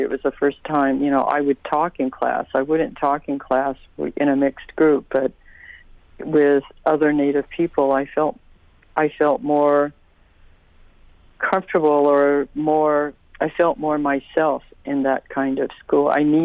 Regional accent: Tulsa, Oklahoma, United States; I grew up here in Tulsa, and Tulsa is part of the Creek Nation, or the Muscogee Creek Nation. So, you know, I grew up in an urban area. It's not a high urban

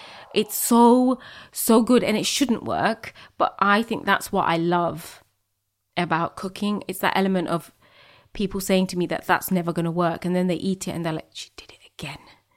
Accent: United Kingdom; I am a daughter of an immigrant. I'm British, Muslim, Bangladeshi, brown woman.

